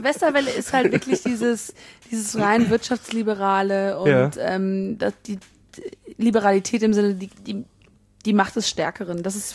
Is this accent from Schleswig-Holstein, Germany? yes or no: no; Bonn, North Rhine-Westphalia, Germany; Ich komme ja aus Bonn